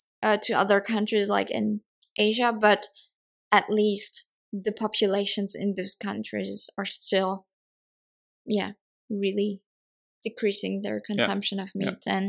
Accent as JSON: {"language": "English", "country": "France", "said": "because I come from France, but I was happy for my country"}